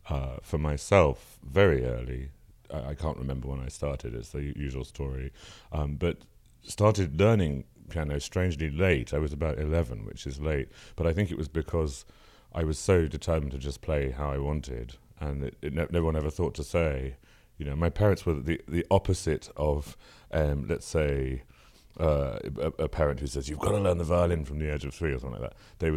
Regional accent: London, United Kingdom; born there; I was born in North London, and my parents, my mother is an academic art historian and curator of exhibitions. My father is a translator of poetry.

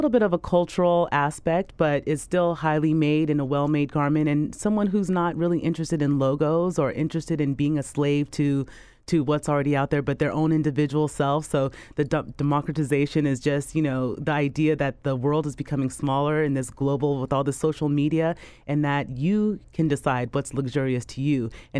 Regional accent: Ghana; born there; So I was born in Ghana, and my mom has a scar on her cheek

